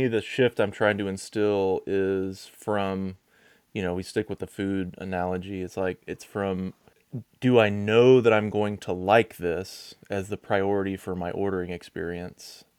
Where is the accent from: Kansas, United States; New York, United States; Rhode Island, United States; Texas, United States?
Texas, United States; so as a Texan, I love Tex-Mex.